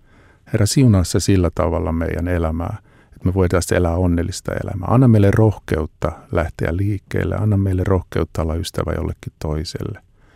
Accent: Lahti, Päijät-Häme, Finland; kun mä olin pikkupoika ja me asuttiin Lahdessa Kilpiäisten kylässä

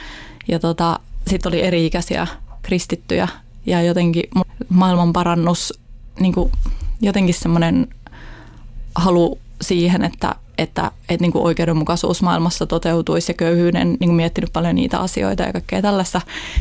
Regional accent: Uusimaa, Finland; Mä itse pääkaupunkiseudulta kotoisin, ja ei ole mitään semmoista kovin kristillistä taustaa

